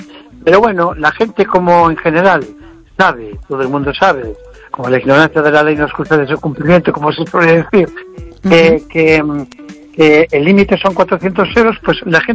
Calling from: Vigo, Galicia, Spain

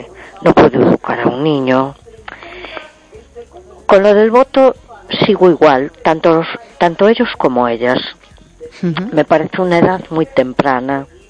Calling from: A Coruña, Galicia, Spain; de Coruña.

